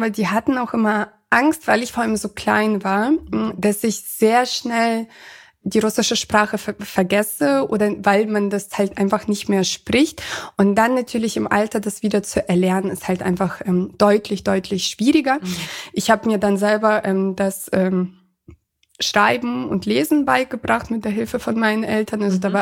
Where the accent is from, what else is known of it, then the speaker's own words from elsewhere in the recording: Germany; Ich bin halt einfach hier in Deutschland schon aufgewachsen. Mhm. Ich bin Deutsche von Anfang an gewesen. Mhm. Immer wenn jemand fragt, bin ich tatsächlich immer Russlanddeutsche.